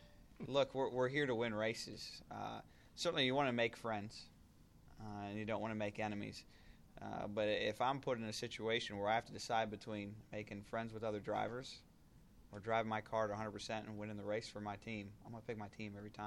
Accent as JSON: {"language": "English", "town": "Detroit", "region": "Michigan", "country": "United States", "tie": "born or raised there", "said": "Yeah, growing up. Well, I was from Detroit, so, you know, hockey's a pretty big deal in Detroit."}